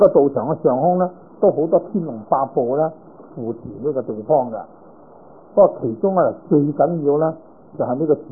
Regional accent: Guangdong, China; now in San Francisco, United States; 我係廣東人，你就廣東啊。咁我咧，我喺三藩市咧

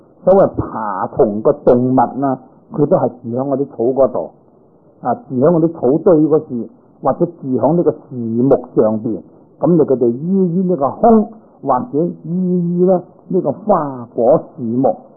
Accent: China; 咁我哋中国人咧，就叫做黄面

